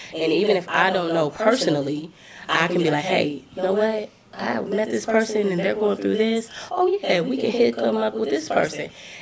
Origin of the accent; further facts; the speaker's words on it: Chicago, Illinois, United States; I'm from Chicago. I've lived here for about 20 years, but I still rep Chicago always.